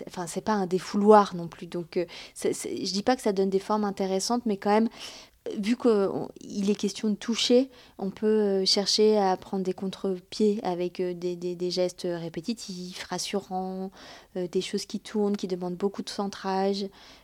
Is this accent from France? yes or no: yes; Grand Est, France; C'était à Bazeuil-et-Ménil, dans mon village des Vosges. Parce que je suis née dans les Vosges, en fait.